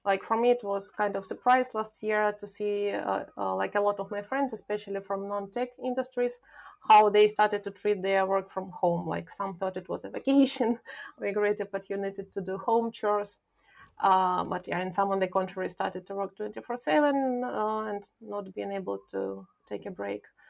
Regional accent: Ukraine; English is a second language; now in Argentina; I live in Argentina, but I'm originally from Ukraine. That's why I don't have Spanish accent.

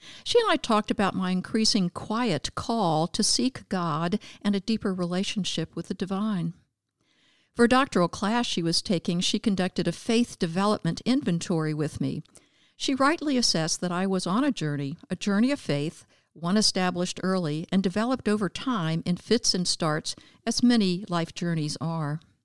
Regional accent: Savannah, Georgia, United States; I grew up in Savannah, blessed with church-going parents.

